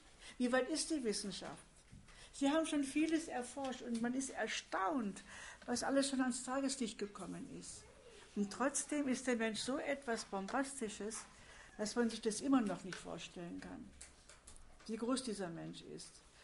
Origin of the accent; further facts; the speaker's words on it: Essen, North Rhine-Westphalia, Germany; Ich bin in Essen groß geworden, habe dort mal eine Freundin besucht.